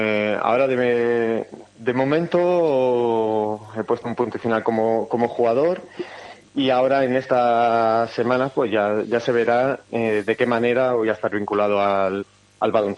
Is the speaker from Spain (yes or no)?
yes; Madrid, Community of Madrid, Spain; now in Menorca, Spain; Bueno, yo vengo de Madrid, es otro nivel, de otro ritmo de vida.